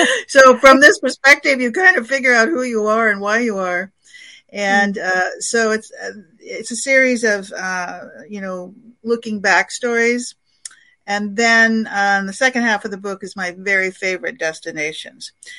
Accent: Alaska, United States; Lost Angel Walkabout, which takes you from, well, I'm from Alaska, but I do a lot of Wild West.

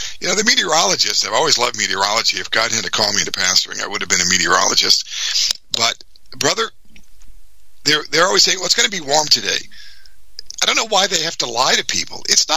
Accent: New England, United States; though we are all from New England, same town originally.

